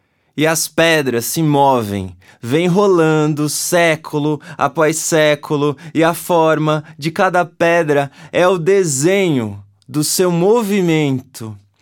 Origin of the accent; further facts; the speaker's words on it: São Paulo, Brazil; born there; depois de se moverem do sertão de Paripiranga, na Bahia, onde os dois nasceram, para São Paulo, onde eu nasci.